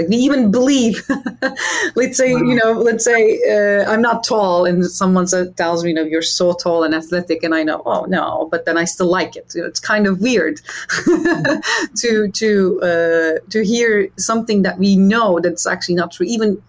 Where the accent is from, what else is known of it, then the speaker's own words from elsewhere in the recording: Istanbul, Turkey; moved away as an adult; now in United States; I moved to the United States at the age of 18 to study math at Harvard, from Istanbul, by the way. I'm originally from Istanbul.